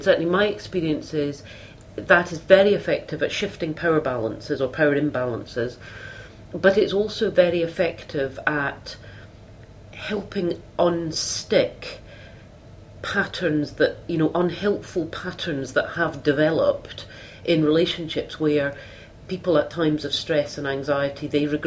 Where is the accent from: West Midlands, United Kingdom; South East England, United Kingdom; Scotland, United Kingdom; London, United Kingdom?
Scotland, United Kingdom; perhaps not sufficiently different for us as Scottish lawyers from the way we often work simply with our normal solicitor hat on